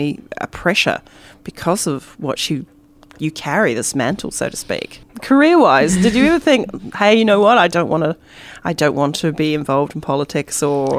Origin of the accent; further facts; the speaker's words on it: New Zealand; But hey, I'm a New Zealander, so I'm kind of forgiven.